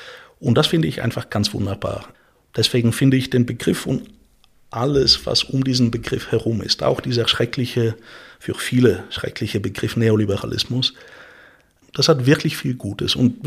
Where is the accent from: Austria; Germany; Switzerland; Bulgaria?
Bulgaria; German is a second language; Wenn ich an meine Jugend zurückdenke in Bulgarien, in den Ruinen des Postsozialismus